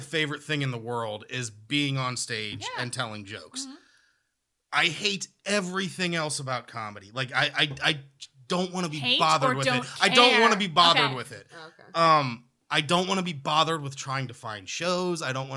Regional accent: Akron, Ohio, United States; Akron. Funny Stop is literally 5 minutes

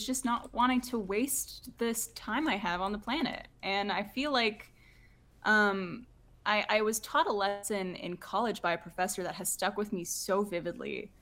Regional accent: Ottawa, Ontario, Canada; also born or lived in Montreal; I was born in Montreal, and then I moved to Ottawa when I was a kid, and then I went back to Montreal for college

